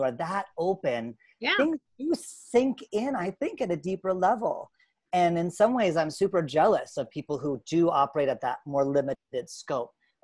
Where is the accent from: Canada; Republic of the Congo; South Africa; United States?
Canada; born there; Well, I'm Canadian by birth.